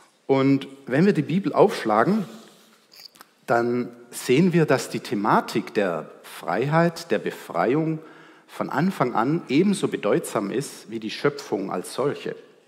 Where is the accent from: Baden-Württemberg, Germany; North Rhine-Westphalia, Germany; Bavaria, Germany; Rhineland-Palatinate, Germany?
Baden-Württemberg, Germany; Ludwigsburg; Ich komme aus Ludwigsburg, gerade aus der anderen Seite, auf der anderen Seite von Stuttgart komme ich her, und deshalb bin ich heute auch ein bisschen entspannter, wenn ich zu Ihnen sprechen darf, weil ich mich dann nicht immer so anstrengen muss, Hochdeutsch zu sprechen.